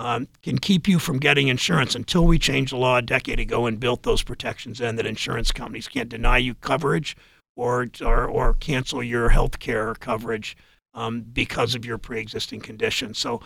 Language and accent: English; Mansfield, Ohio, United States; I grew up in Mansfield. I know what bad trade policy and bad tax policy have meant to workers in my community